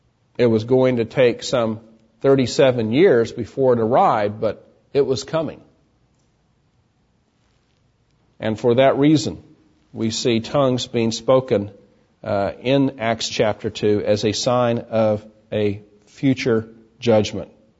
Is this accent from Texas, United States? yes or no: yes; Texas, United States; also born or lived in New Jersey; People would find out I was from Texas. Oh, you're from Texas. You know, you talk funny down there.